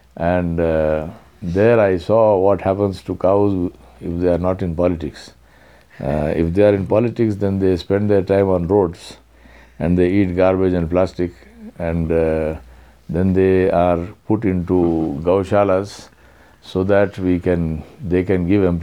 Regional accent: India; You know, it's very important for me as an Indian to be able to see these things.

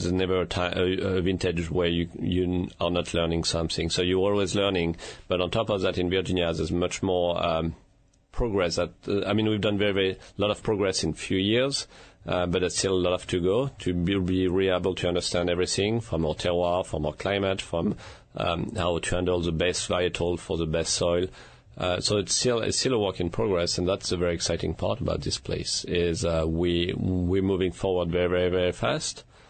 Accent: Hermitage, Auvergne-Rhône-Alpes, France; I'm going to be like super French, and I'm just going to say I'm from Hermitage.

